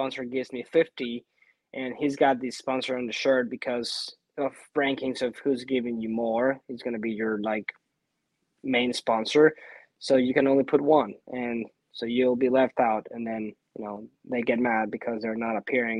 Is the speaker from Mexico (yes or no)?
yes; Córdoba, Veracruz, Mexico; I grew up in Cordova. That's east, right in the Gulf of Mexico, in the state of Veracruz. We're right next to the water, about a 45-minute drive inland.